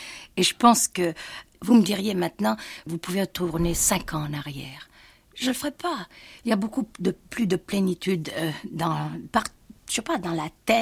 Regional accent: Pont de Nieppe, Hauts-de-France, France; Quand je dis je suis née à Armentières, je suis née à côté d'Armentières, ça s'appelle le pont de Nieppe. Armentières, pour nous, c'était déjà la grande ville. Le pont de Nieppe, il y avait 600 ou 700 habitants. J'habitais dans un coron

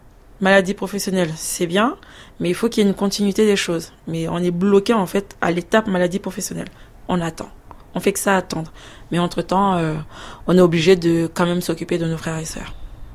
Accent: Cameroon; On est originaire du Cameroun

